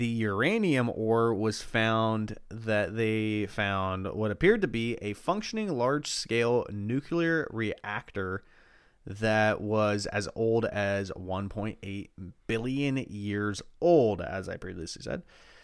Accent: Eugene, Oregon, United States; also born or lived in Los Angeles; when I lived in L.A. and I worked on sets and stuff, it was like once a month someone would be like, where are you from? And I'd be like, Eugene, Oregon. And they'd be like, are there accents from Eugene, Oregon?

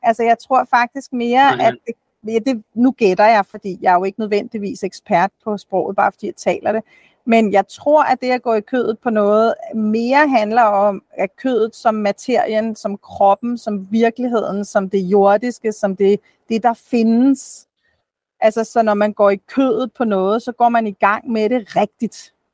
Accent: Copenhagen, Capital Region of Denmark, Denmark; accent: Copenhagen; Altså jeg lyder som en københavner, det gør jeg.

